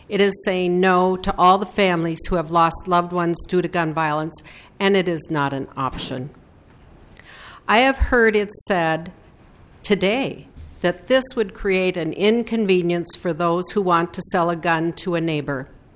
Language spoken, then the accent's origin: English; Duluth, Minnesota, United States; I'm from Duluth, Minnesota.